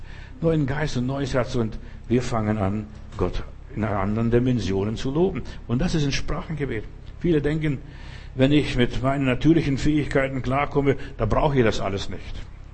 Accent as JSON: {"language": "German", "country": "Lithuania", "first_language": "Lithuanian", "second_language": "German", "moved": "yes", "said": "Weißt du, ich bin jetzt so viele Jahre aus Litauen draußen, das war meine Muttersprache mal"}